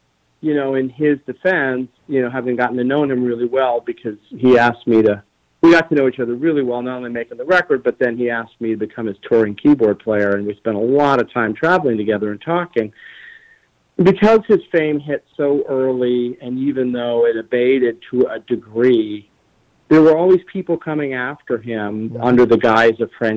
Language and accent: English; Chicago, Illinois, United States; and that I was from Chicago, and it had a kind of a Chicago feel to it in some respects musically